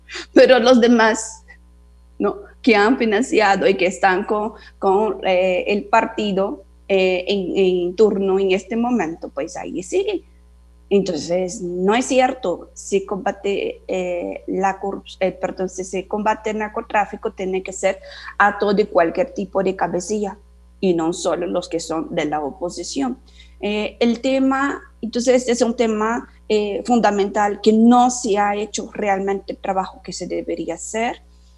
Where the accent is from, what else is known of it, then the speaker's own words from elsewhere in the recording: Brazil; moved away; also born or lived in Honduras; siempre digo que soy una brasileña catracha.